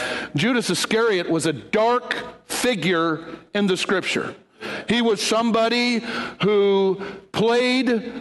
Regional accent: East Detroit, Michigan, United States; now in Texas, United States; I didn't come from around here. I came from the city of Detroit. I was born and raised in East Detroit, Michigan.

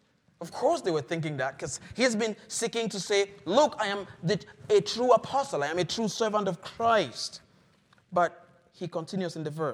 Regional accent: Cameroon; moved away; I visited a godly woman at our church back in Cameroon. That's my home country.

